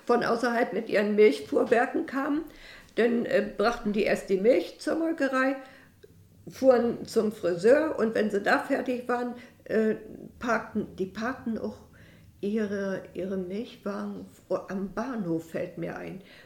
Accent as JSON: {"language": "German", "town": "Fürstenwerder", "region": "Brandenburg", "country": "Germany", "tie": "born or raised there", "said": "geboren in Fürstenwerder, bin ein Ureinwohner von Fürstenwerder, weil meine Vorfahren schon 1740 erwähnt wurden in der Chronik."}